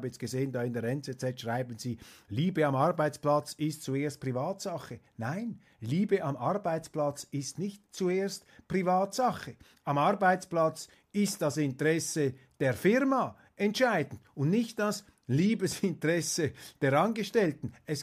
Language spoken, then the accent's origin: German; Switzerland; ein grosses Unternehmen, auf das wir als Schweizer stolz sein dürfen